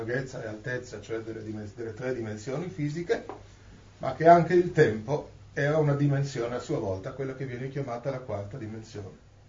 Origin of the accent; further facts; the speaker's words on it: Turin, Piedmont, Italy; Io vengo da Torino